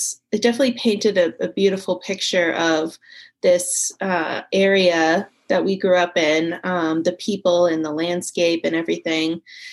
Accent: Maine, United States; which is a nonfiction about the towns surrounding where we grew up in Maine.

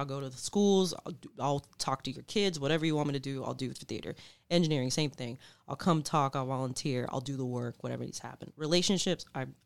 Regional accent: Puerto Rico; born there; I was born in Puerto Rico.

